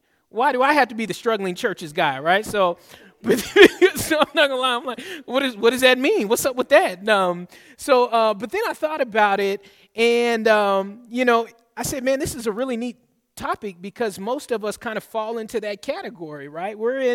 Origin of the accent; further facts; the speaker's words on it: Atlanta, Georgia, United States; also born or lived in Berkeley, California; I'm actually from the Bay Area, Berkeley, California, represent the Bay. But then I'm an Army brat as well, so I grew up in Atlanta, Georgia.